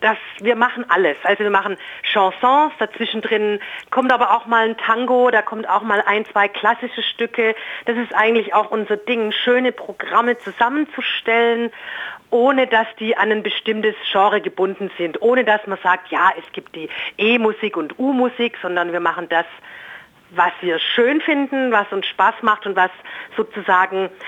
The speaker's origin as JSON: {"language": "German", "town": "Heilbronn", "region": "Baden-Württemberg", "country": "Germany", "said": "Also ich komme aus Heilbronn"}